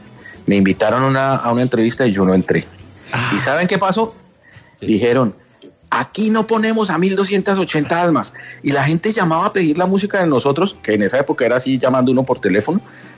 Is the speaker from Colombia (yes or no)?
yes; Colombia; como colombianos, darnos cuenta, esto lo quiero compartir públicamente, en el País Vasco, grabando Marteco Uriac, nos dimos cuenta de lo colombianísimos que somos